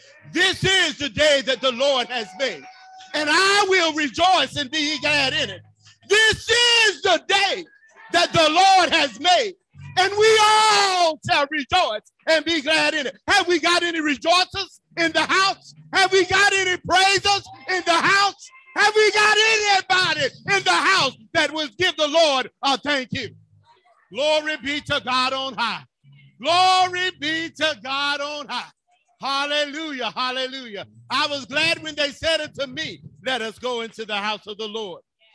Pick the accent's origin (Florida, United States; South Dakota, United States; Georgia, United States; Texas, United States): Georgia, United States; LaGrange; I was in the grocery store growing up in LaGrange, and I went to Piggly Wiggly.